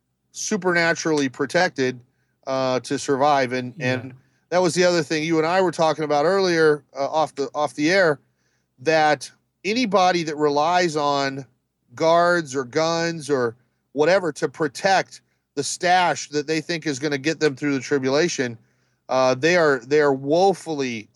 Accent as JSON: {"language": "English", "country": "Mexico", "tie": "born or raised there", "lives_now": "United States", "said": "I grew up in Mexico."}